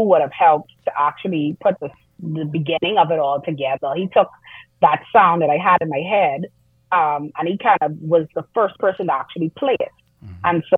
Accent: Nassau, New Providence, Bahamas; So about myself, I am actually living in Grahamhama right now, but okay. I was born and raised in Nassau. I actually grew up in an Anglican church.

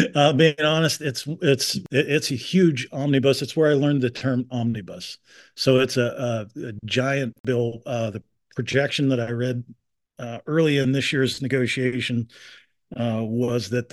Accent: Pennsylvania, United States; I'm from Mercer County, PA, right out on the Ohio line.

